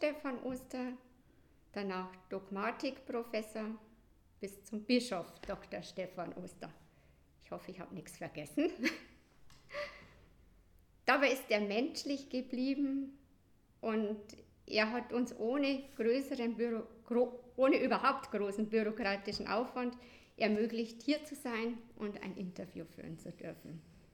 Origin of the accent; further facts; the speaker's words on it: Amberg, Bavaria, Germany; ich glaube im Krankenhaus in Amberg, geboren. Also ein gebürtiger Amberger, worauf wir Amberger sehr stolz sind.